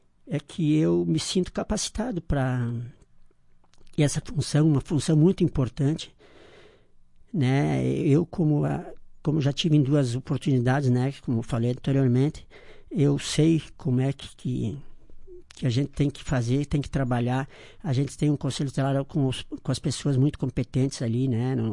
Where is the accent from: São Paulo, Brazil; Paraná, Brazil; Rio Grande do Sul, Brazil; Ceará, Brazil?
Rio Grande do Sul, Brazil; Marau; né? Pela comunidade toda aí, que a gente é marauense da raiz, nascemos aqui em Marau, vivemos praticamente a vida toda, apenas os 11 anos em que eu fui atleta profissional, que eu não residi em Marau